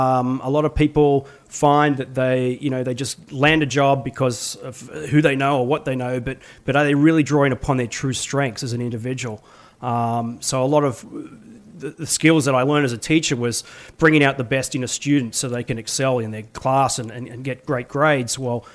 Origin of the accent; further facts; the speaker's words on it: Sydney, New South Wales, Australia; moved away as an adult; now in United States; I tell people I'm from the deep south, and then they sort of look at me strangely, but I'm actually from Sydney, Australia.